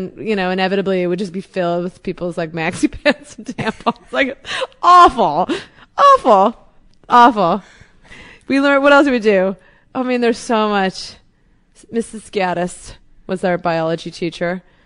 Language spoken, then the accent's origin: English; Cleveland, Ohio, United States; Like I grew up in Cleveland, you know, normal, like suburban, adorable white wooden house